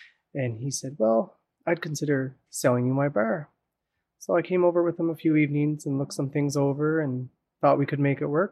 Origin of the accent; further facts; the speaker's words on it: Amherst, Nova Scotia, Canada; also born or lived in British Columbia / Alberta; Originally, I'm from Amherst. For the past 10 years, I had worked away in British Columbia and Alberta.